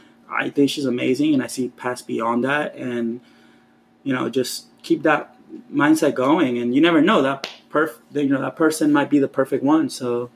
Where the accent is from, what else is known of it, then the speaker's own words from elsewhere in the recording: Mendoza, Argentina; I'm from Mendoza, from Argentina. I'm from Mendoza. And Mendoza, the people that live there are called Mendocinos.